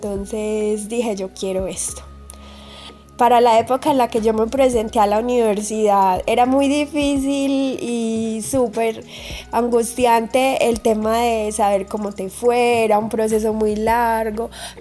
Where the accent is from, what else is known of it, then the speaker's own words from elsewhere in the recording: Medellín, Antioquia, Colombia; Yo soy de Medellín. Crecí en Medellín al lado de mi familia, un hermano y una hermana, papá y mamá.